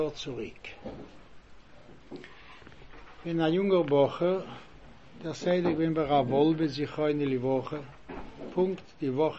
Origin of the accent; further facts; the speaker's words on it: Switzerland; Ich wollte gewollt reden in meiner Muttersprache. Das ist Deutsch oder Schweizerdeutsch.